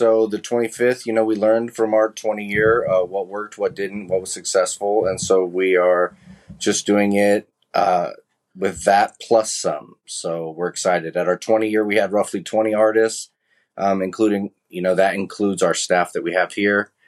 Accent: Danville, Illinois, United States; Well, I mean, I grew up in a small town in central Illinois. It's town called Danville, Illinois. It's near Champaign, Urbana, right off of I-70.

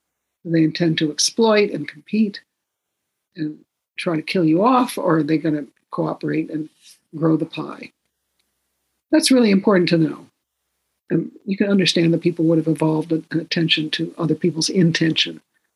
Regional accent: Hawaii, United States; And Hawaii is the same way, you know. We're all Hawaiian. Aloha.

